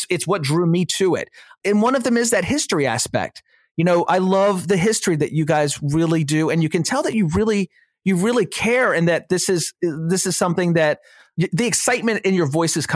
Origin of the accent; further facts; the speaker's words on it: West Virginia, United States; I am from West Virginia as well. I know that West Virginians are very friendly, but they're also very private.